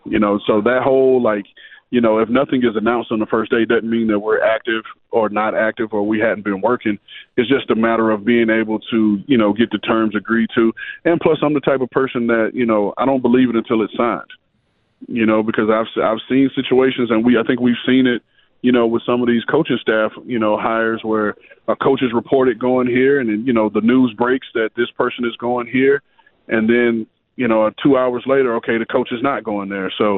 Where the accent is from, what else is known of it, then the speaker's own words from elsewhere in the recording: Key West, Florida, United States; But growing up in Key West was awesome. I tell anybody, if you've ever been to the Bahamas, it's the Bahamas stateside.